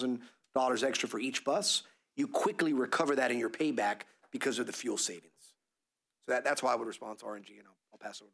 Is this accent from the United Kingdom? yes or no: no; Miami, Florida, United States; Now, when they buy the truck, like Miami-Dade, we're from Miami, Miami-Dade County's transit buses